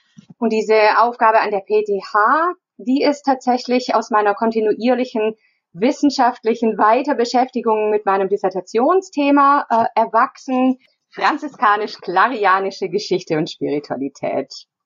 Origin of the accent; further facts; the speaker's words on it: Southern Germany, Germany; ich hatte in den 80er Jahren in Süddeutschland, wo ich aufgewachsen bin, eine, wie ich das nennen würde, franziskanische Jugend zwischen drei Franziskanerinnenklöstern auf dem Land